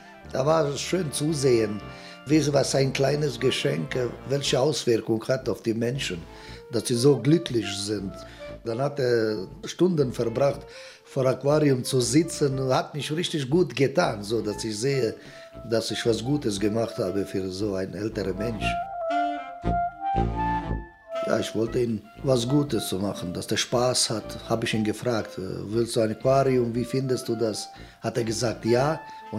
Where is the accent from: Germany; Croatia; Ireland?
Croatia; Dalmatia; German is a second language; ich komme aus Dalmatien in Kroatien.